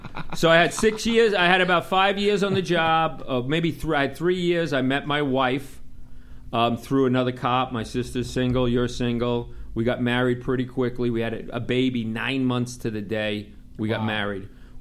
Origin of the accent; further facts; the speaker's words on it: Long Island, New York, United States; So here I was at 21 years old standing in the subway. I'm from Long Island.